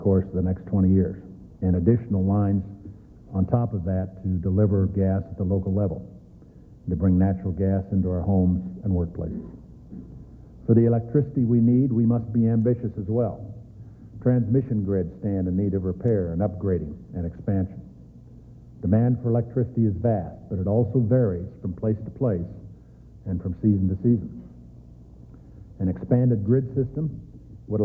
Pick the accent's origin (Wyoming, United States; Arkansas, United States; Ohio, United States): Wyoming, United States; President Bush and I are Westerners. I grew up in Wyoming. My dad worked in the Soil Conservation Service.